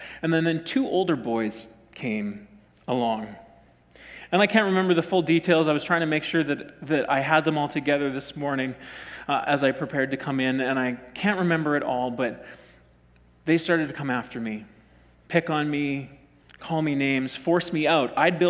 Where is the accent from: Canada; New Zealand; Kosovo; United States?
Canada; Saskatchewan; I would have been 9 or 10 years old, growing up in Saskatchewan, where you can see your dog run away for 5 days.